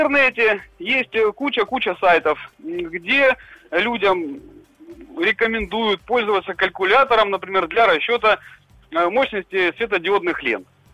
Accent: Stavropol, Stavropol Krai, Russia; Ставрополь, 34 года.

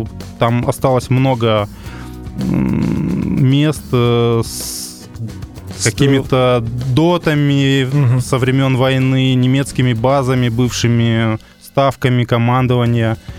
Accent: Primorsky Krai, Russia; Я вырос в Приморье и, в принципе, вот намерен туда вернуться, на Дальний Восток

